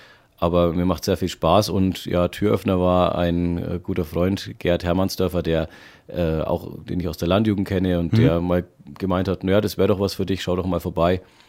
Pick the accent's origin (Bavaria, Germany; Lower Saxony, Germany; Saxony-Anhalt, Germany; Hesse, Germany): Bavaria, Germany; Speichersdorf; Habe auch meine Frau hier in Oberfranken ganz nah in meinem Heimatgemeinde Speichersdorf gefunden. Und ja, wir sind glücklich hier